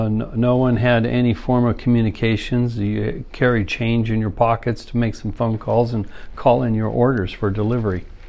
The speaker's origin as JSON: {"language": "English", "town": "Las Vegas", "region": "Nevada", "country": "United States", "tie": "born or raised there", "said": "I grew up in Las Vegas, Nevada, and my dad was a stagehand, and that's where we ended up because there was theater work there for people running spotlights, etc., building sets."}